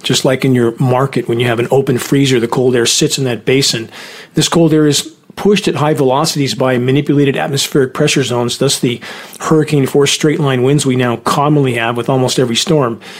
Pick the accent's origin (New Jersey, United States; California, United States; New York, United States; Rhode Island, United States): California, United States; Redding; Reading, my hometown, 119 degrees.